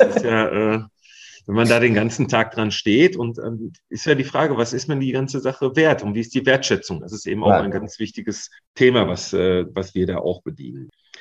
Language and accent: German; Iserlohn, North Rhine-Westphalia, Germany; born there; Also ich komme ja aus Iserlohn gebürtig und bin auch hierhin wieder zurückgekehrt, der Liebe halber.